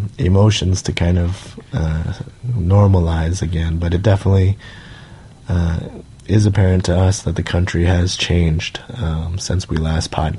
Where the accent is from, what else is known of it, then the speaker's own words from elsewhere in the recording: United States; We're absolutely normal. And we're absolutely American, and we're absolutely right, you know?